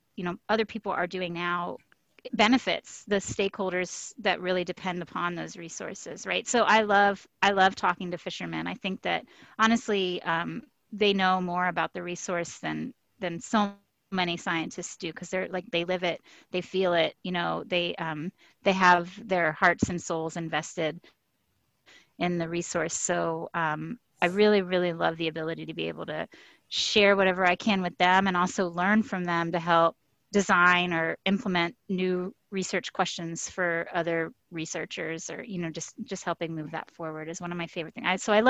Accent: Anna Maria Island, Florida, United States; I was born in Florida on Anna Maria Island, and I was on the water a lot as a little kid.

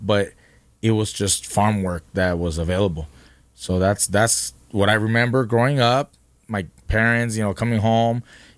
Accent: Oxnard, California, United States; Growing up in Oxnard, my parents were working in the strawberry fields.

